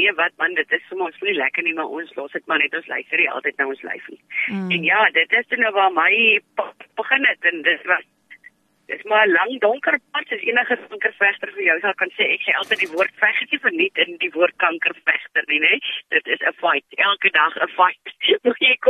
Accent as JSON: {"language": "Afrikaans", "town": "Malmesbury", "region": "Western Cape", "country": "South Africa", "lives_now": "Somerset West, South Africa", "said": "soos jy kan hoor, ek is oorspronklik van Mamesbreek, ek bly tans in Somerset West"}